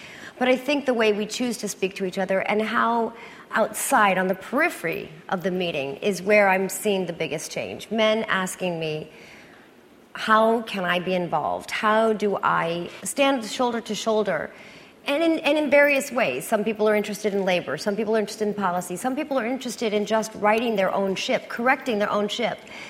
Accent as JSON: {"language": "English", "region": "New York", "country": "United States", "said": "Well, I spend very little time in Hollywood. I'm a New Yorker."}